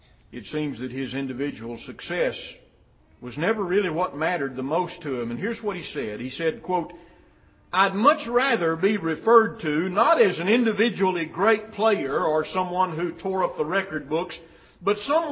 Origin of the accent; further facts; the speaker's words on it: United States; I could call the names of some good old brothers and sisters who are now dead and gone that I grew up around up in Lamar County